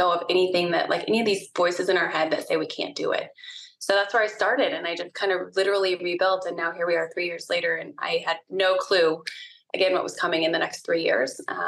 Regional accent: Montana, United States; I was born and raised in Montana, like talk about one of the best upbringings ever.

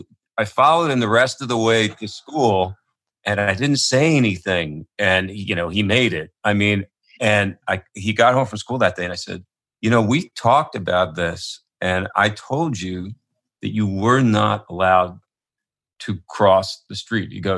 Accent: Philadelphia, Pennsylvania, United States; I mean, we grew up in Philadelphia. We were never, I was never home.

